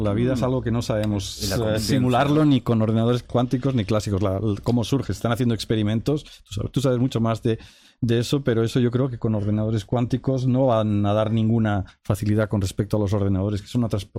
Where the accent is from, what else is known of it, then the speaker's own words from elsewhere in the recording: Catalonia, Spain; now in Madrid, Spain; No, soy catalán, viviendo en Madrid y sí.